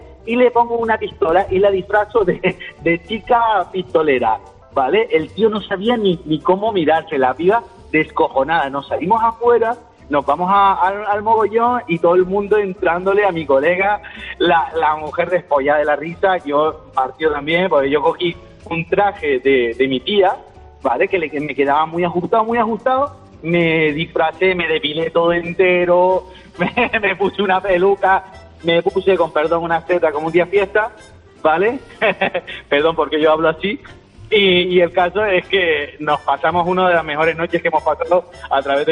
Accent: Las Palmas, Canary Islands, Spain; now in Toledo, Spain; yo soy de Las Palmas, ahora vivo en Toledo

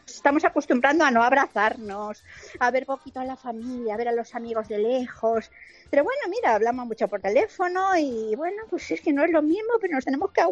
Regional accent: Madrid, Community of Madrid, Spain; viva Madrid, que es mi pueblo, y felicidades a todas las almudenas y felicidades a todos los madrileños, que mañana es nuestro día.

